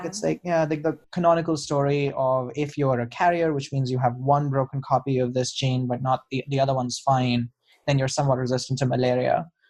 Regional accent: India; But we're both from developing countries. He's from Turkey and I'm from India.

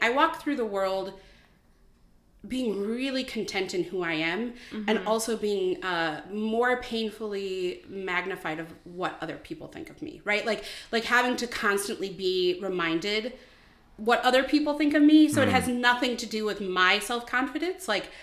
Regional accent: Chicago, Illinois, United States; Like, I'm from Chicago. How am I here?

